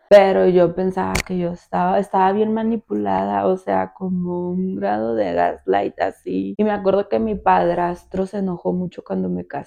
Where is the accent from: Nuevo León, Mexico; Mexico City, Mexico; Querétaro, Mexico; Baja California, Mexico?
Baja California, Mexico; Tijuana; also born or lived in Chihuahua, Mexico; Pues yo nací en Chihuahua, Chihuahua, solo que pues se podría decir que soy una chihuahuita tijuanera, porque pues llegué aquí siendo bebé de un año, yo creo.